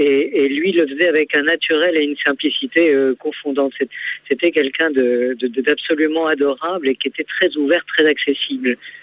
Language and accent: French; Morocco; born there; il se trouve que moi-même je suis né au Maroc